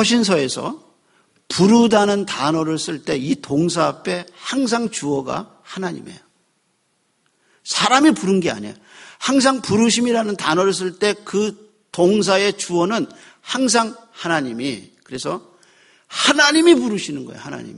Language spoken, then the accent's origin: Korean; South Korea; 그냥 내가 선택한 거 아닌데 한국인으로 태어났고 눈동자 검고 머리 검어요. 그냥 한국인으로 태어났어요.